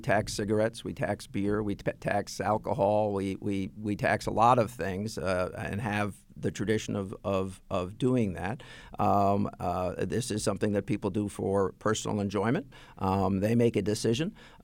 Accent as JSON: {"language": "English", "country": "United States", "tie": "born or raised there", "said": "Listen, I grew up in America where there was one place you could legally gamble."}